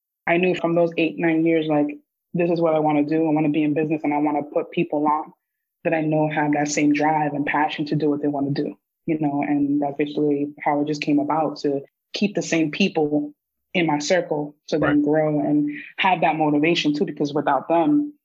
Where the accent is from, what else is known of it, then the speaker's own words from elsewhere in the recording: New Jersey, United States; I'm from Jersey.